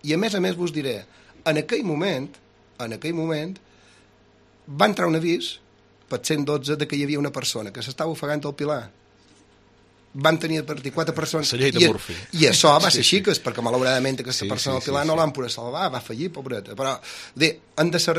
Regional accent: Ciutadella, Balearic Islands, Spain; born there; som el cap de policia de Ciutadella i he nascut a Ciutadella.

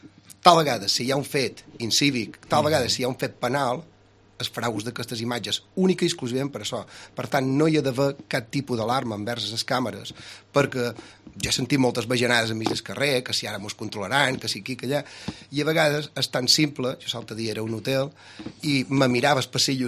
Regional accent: Ciutadella, Balearic Islands, Spain; born there; som el cap de policia de Ciutadella i he nascut a Ciutadella.

